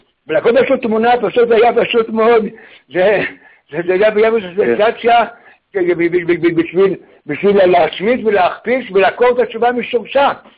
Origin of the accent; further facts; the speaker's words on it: Haifa, Haifa District, Israel; אני חיפה, אני מחיפה.